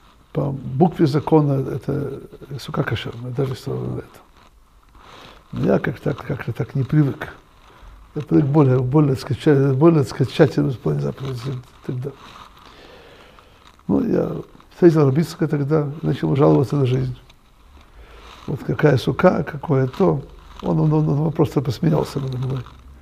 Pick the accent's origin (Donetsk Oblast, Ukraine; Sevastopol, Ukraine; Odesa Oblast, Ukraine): Odesa Oblast, Ukraine; Odesa; так говорили мы в родном городе Одесса